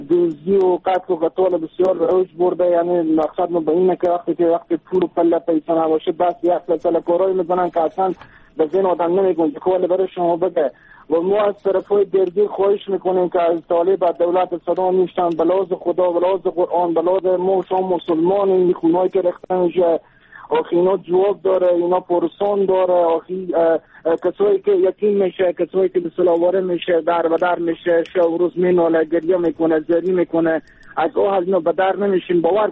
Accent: Afghanistan; ما هم افغانیم

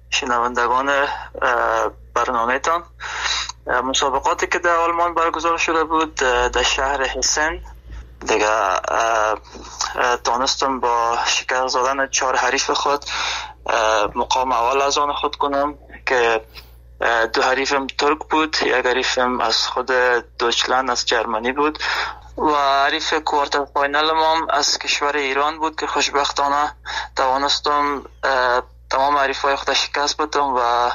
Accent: Afghanistan; now in Germany; به خاطر می هدف خود از افغانستان آلمان آمدم،

